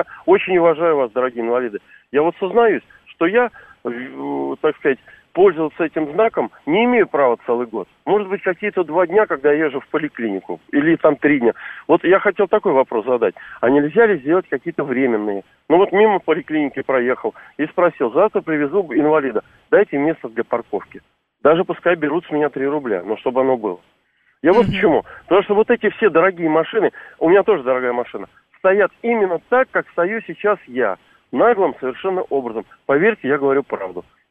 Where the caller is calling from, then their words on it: Moscow, Russia; из Москвы